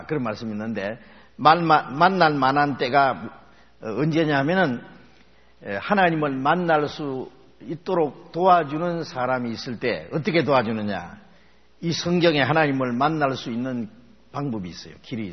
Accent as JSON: {"language": "Korean", "country": "South Korea", "tie": "born there", "said": "북한에서 태어나지 않은 것도 참 감사하고, 한국에서 태어난 걸 참 감사하게 여깁니다."}